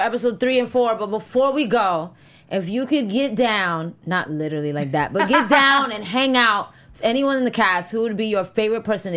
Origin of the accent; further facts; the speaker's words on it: New York, United States; So I used to write freestyles about, well, not freestyles, just little rhymes about New York and growing up in the Heights and my people. And, I used to tag up the neighborhood, too.